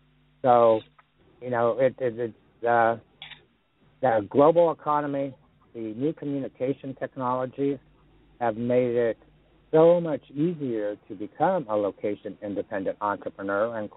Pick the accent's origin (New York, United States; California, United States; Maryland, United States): California, United States; now in Boise, United States; you've got the ocean, and I grew up in California. So in Boise, we don't have the ocean